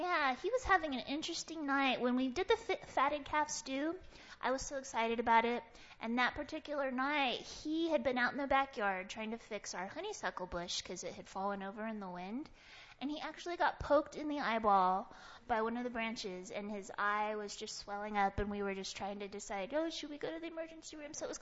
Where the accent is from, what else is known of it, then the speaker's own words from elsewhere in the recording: Tucson, Arizona, United States; now in Albuquerque, United States; Well, I've lived here in Albuquerque for 8 years. I'm from Tucson, Arizona, originally.